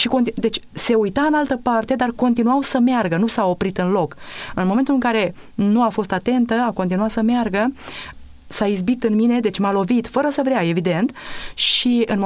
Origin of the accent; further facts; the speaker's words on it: Romania; moved away as an adult; now in Spain; Când au aflat că lucrez în învățământ și că sunt din România, au spus, și de câți ani sunteți pe aici?